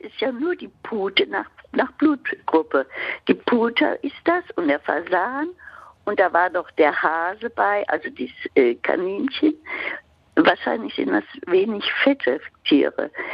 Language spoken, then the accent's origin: German; Hesse, Germany; ich bin am Land groß geworden in Hessen